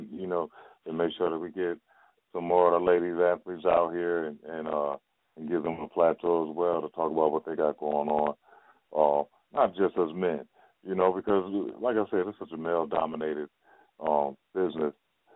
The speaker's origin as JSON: {"language": "English", "town": "Los Angeles", "region": "California", "country": "United States", "said": "I'm from L.A. I'm from South Central L.A. I'm not scared."}